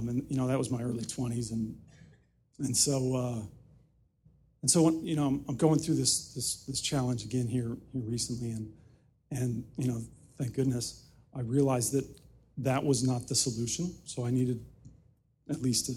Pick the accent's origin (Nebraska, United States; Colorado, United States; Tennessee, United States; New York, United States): Tennessee, United States; Nashville; Okay, so just by way of background, I grew up in Nashville, Tennessee. And this was well before Nashville was cool.